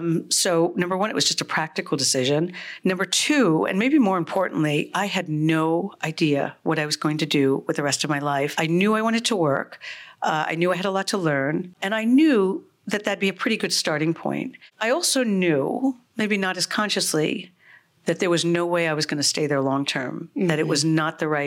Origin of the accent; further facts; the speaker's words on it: New York City, New York, United States; I am a New Yorker through and through. So I talked about my grandmother's Vienna, Cape Town, but I grew up in New York and there's nowhere else on this planet that I feel at home.